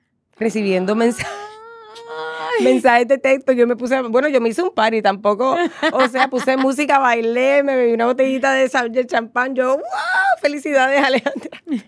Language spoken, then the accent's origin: Spanish; San Juan, Puerto Rico; yo soy nacida y criada en Viejo San Juan, en una época donde esto ahora, pues, todo ha cambiado.